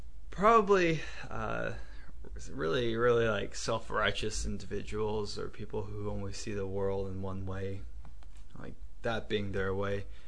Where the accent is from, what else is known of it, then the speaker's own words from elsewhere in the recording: the South, United States; I grew up in the South, and that had a lot to do with who I am. I grew up in a very small town of about 2,000 people, so everyone knew each other, really.